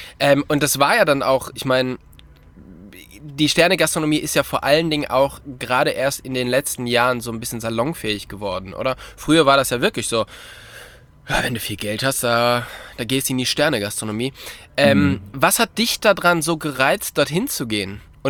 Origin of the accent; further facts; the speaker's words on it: North Rhine-Westphalia, Germany; Bensberg, das ist nicht so weit weg von dort, wo ich aufgewachsen bin.